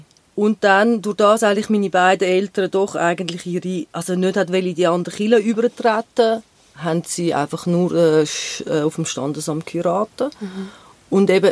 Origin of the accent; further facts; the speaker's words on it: Rümlang, Zurich, Switzerland; Ich bin in Rümlang aufgewachsen.